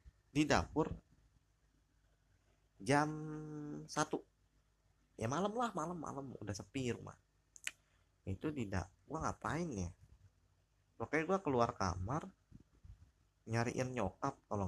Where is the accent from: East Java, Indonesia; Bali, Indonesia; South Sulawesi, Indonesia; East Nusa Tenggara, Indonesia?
Bali, Indonesia; Saudara-saudara gua ada yang dari Jakarta, ada yang dari Semarang, dan gua dari Bali